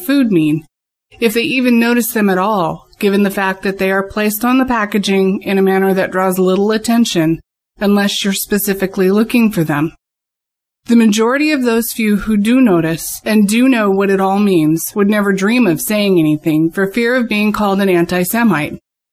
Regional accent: Seattle, Washington, United States; from Seattle

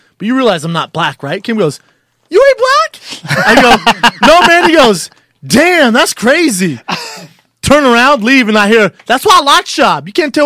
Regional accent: England, United Kingdom; Born and raised in England.

